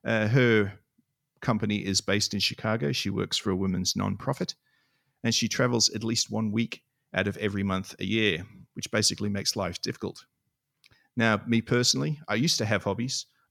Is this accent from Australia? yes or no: yes; Western Australia, Australia; moved away as an adult; also born or lived in United Kingdom; my parents emigrated from the UK. So with the exception of a slight hiccup between 72 and 74, I grew up in Western Australia.